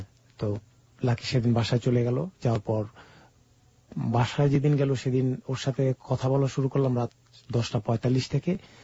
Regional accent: Dhaka, Dhaka Division, Bangladesh; আমি ঢাকা লালবাগ থেকে এসেছি।

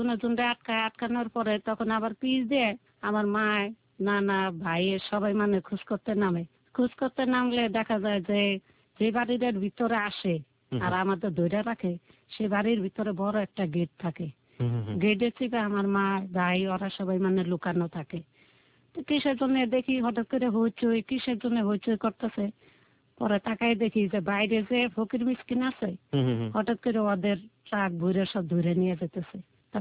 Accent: Jamalpur, Mymensingh Division, Bangladesh; বাড়ি ছিল জামালপুর।

